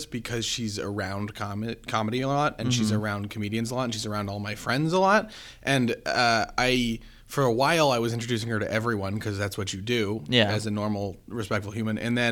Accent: Colorado, United States; also born or lived in Iowa; But I'm from Colorado.

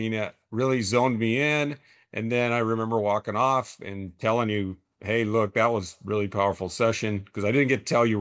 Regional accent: New Mexico, United States; And we played little league baseball in this tiny little town where I grew up in New Mexico, less than 800 people.

